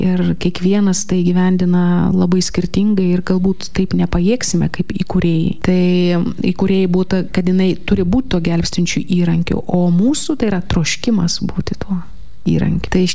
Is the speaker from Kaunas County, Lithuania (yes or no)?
no; Vilnius, Vilnius County, Lithuania; Esu vilnietė ir gyvenau taip pat Vilniuje. Tik kitame bute